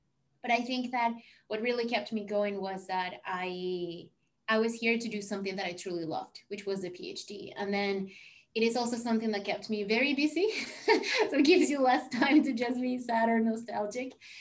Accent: Venezuela; moved away; So yeah, I grew up in Venezuela. I came here in 2017.

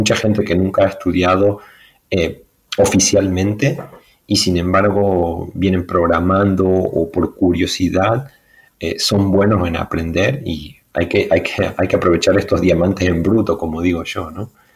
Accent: Argentina; moved away as an adult; now in Europe; yo vengo de un pueblo de Argentina, ¿no? Y hace muchos años ya que estoy en Europa. Y, por ejemplo, yo sí que estudié en Argentina, en una ciudad cerca de mi pueblo.

